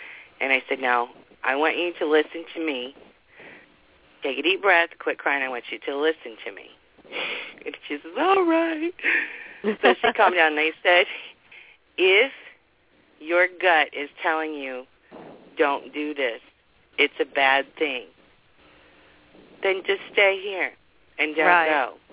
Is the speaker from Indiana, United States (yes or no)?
yes; Indiana, United States; I'm originally from Indiana.